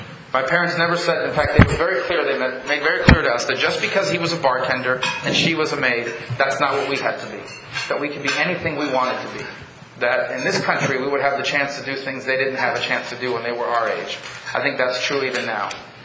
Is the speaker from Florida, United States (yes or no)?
yes; Miami, Florida, United States; The majority leader of the Senate wrote an op-ed in the Miami Herald, my hometown paper, criticizing my idea.